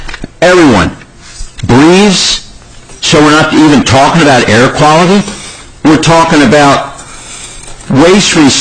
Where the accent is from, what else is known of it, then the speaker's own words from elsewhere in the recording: Holloway Terrace, Delaware, United States; I grew up in Holloway Terrace. I was the fire chief of Holloway Terrace Fire Company, 53 years in the fire department.